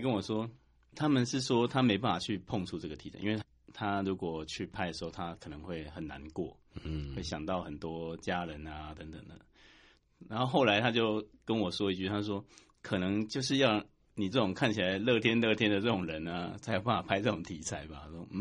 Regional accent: Chiayi, Chiayi County, Taiwan; 我就因为我是嘉义人嘛，我就想说啊，我还是来台北工作啊，这边应该是桃园啊，因为我一开始在桃园，我在桃园工作啊，这边都比较熟。

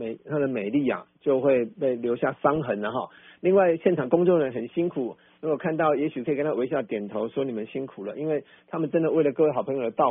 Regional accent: Taichung, Taiwan; 我们台中人有温度的人情味

